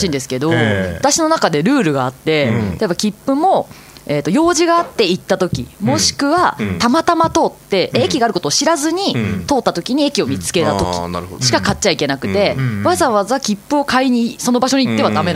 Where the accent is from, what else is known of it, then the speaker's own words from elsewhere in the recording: Takasaki, Gunma, Japan; moved away as an adult; まあ、地元群馬なので、